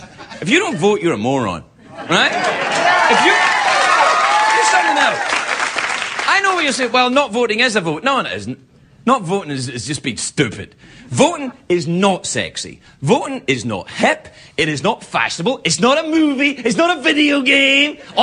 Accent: United States; I'm an American.

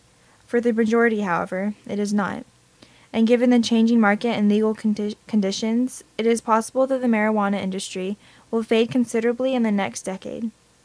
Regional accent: Laytonville, California, United States; growing up in a small town like Laytonville has really made you appreciate community

